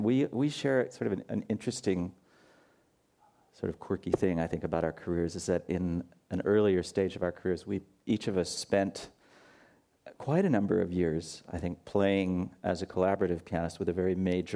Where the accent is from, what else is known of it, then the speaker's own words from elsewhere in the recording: Los Angeles, California, United States; I was born here in Los Angeles. I grew up here, and I started taking piano lessons when I was 5 or 6 years old.